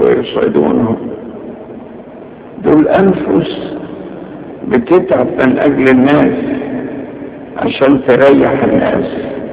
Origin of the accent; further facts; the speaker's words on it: Egypt; هنجيبوا عندنا في مصر دول عايزين يدخلوا لنا الحاجات دي